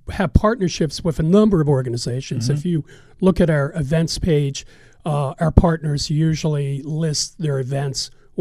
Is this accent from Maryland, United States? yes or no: yes; Baltimore, Maryland, United States; I'm from Baltimore. I grew up in Baltimore County, and I lived in Overly, and then I lived in Hyde's, Maryland.